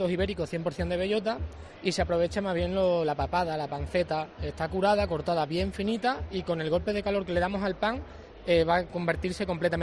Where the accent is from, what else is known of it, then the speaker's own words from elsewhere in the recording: Badajoz, Extremadura, Spain; Sí, soy de Badajoz, de provincia de Badajoz.